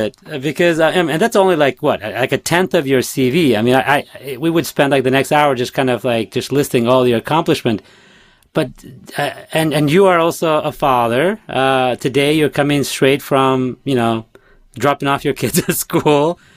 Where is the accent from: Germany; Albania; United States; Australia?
Albania; Our listeners know that I am from Albania as well.